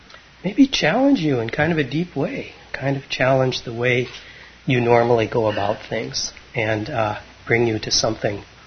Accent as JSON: {"language": "English", "region": "North Dakota", "country": "United States", "tie": "born or raised there", "said": "I grew up in North Dakota, southeastern North Dakota, in the southern Red River Valley, that great empty expanse, that beautiful empty expanse, about 6 miles from the Minnesota border"}